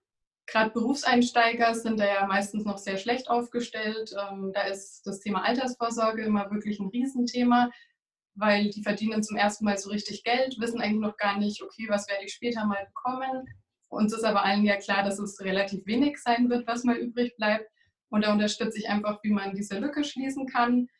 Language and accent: German; Bad Kissingen, Bavaria, Germany; in die Nähe von Bad Kissing, wo ich herkomme, Nürnberger Gegend